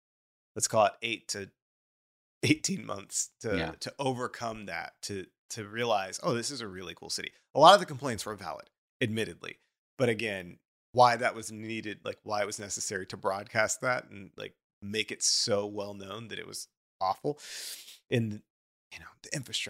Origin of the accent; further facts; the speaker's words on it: Dallas, Texas, United States; now in Houston, United States; I grew up in Dallas and was bred to hate Houston. Right? It was just a brainwashing that was a part of the curriculum as you grow up in Dallas. And then we move here in 2014.